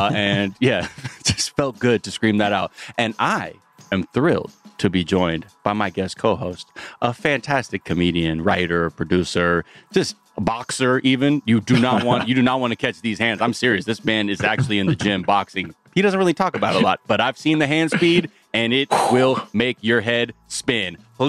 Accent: North Hollywood, California, United States; My hometown. You know, I grew up right there. Yeah, North Hollywood, baby.

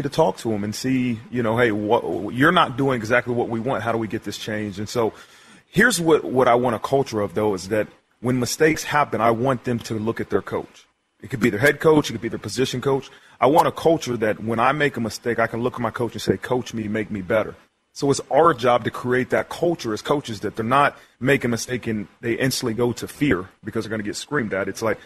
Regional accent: Ohio, United States; Yeah, I was from Ohio. My father's from Columbus, Ohio. Grew up... all I did was watch Ohio State.

